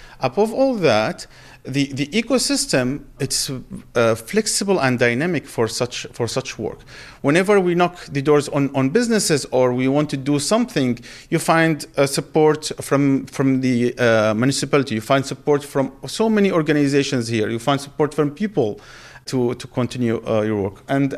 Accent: Syria; now in The Hague, Netherlands; I'm from Syria. I'm a refugee here in The Hague, in Netherlands.

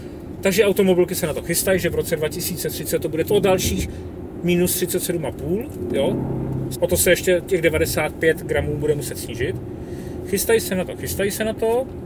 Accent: České Budějovice, South Bohemian Region, Czechia; now in Prague, Czechia; jsem jako rodák z Českých Budějovic, jsem vždycky říkal, nikdy nebudu do Prahy, skončil jsem v Praze.

